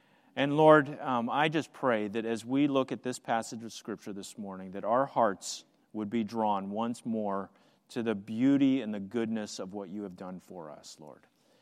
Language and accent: English; Pennsylvania, United States; now in Pacific Northwest, United States; I grew up on the East Coast, grew up most of my years in Pennsylvania